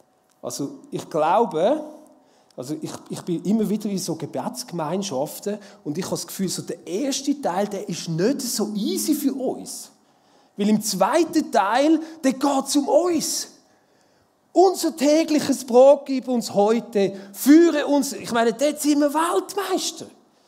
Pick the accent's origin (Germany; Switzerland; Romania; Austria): Switzerland; Zurich; Gell, ich bin ursprünglich Zürcher.